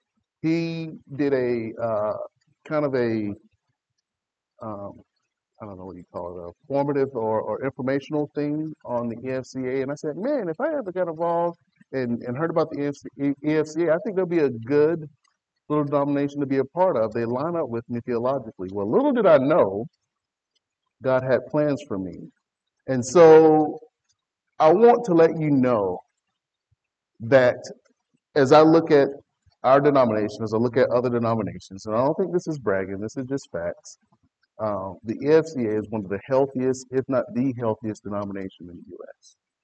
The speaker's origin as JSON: {"language": "English", "region": "the South", "country": "United States", "said": "I'm from the South. I'm a country boy from the South."}